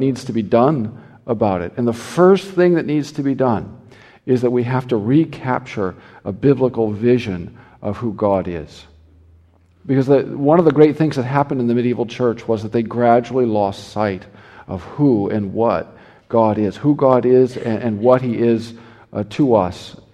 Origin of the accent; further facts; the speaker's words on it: Nebraska, United States; now in California, United States; So I'm not a Californian. I live there, but I'm not one of them. I'm an exile. I'm really from Nebraska